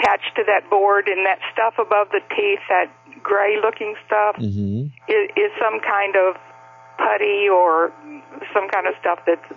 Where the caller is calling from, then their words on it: Arkansas, United States; in Arkansas.